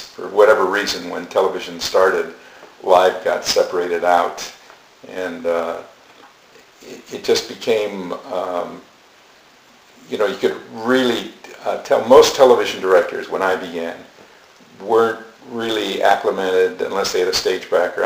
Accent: Los Angeles, California, United States; When I grew up in Los Angeles, I had no intention of being in show business.

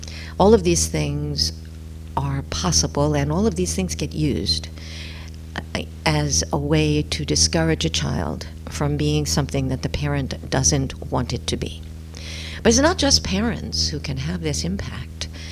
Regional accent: New York City, New York, United States; I remember that when I learned to drive, I grew up in New York City

